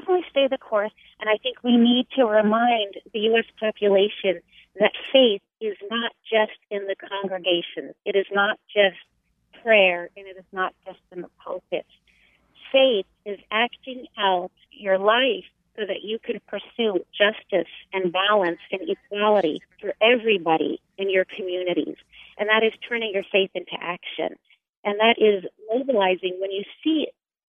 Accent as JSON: {"language": "English", "region": "Florida", "country": "United States", "tie": "born or raised there", "said": "I grew up in Florida"}